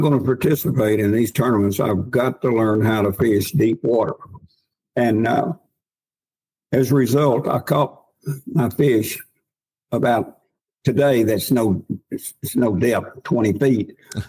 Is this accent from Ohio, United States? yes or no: no; Mississippi, United States; because I grew up here in the Mississippi Delta. I fished Oxbow Lakes up and down the Mississippi